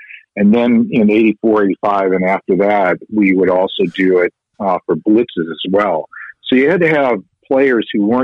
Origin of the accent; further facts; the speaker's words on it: Chicago, Illinois, United States; And I'm from Chicago and a big Bears fan